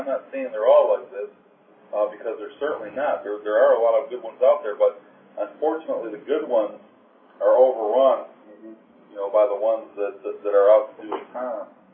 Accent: Detroit, Michigan, United States; This is kind of near and dear to my heart because I'm from Detroit.

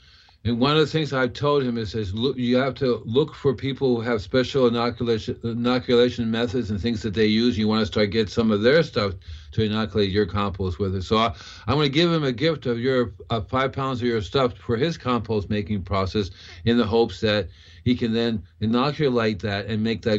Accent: Puerto Rico; also born or lived in Cuba; now in United States; As a kid, I grew up with it in Puerto Rico and Cuba. Everybody was out there gardening, you know.

